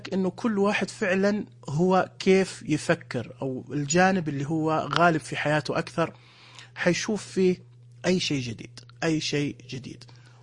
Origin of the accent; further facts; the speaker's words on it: Saudi Arabia; بلادنا المملكة العربية السعودية تعد الأولى في الوطن العربي اهتماما بمجال الذكاء الاصطناعي